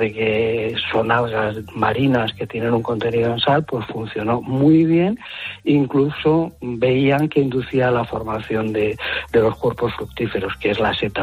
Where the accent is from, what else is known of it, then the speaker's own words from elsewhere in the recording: Cartagena, Region of Murcia, Spain; Yo soy de allí, de Cartagena, y sé de lo que hablo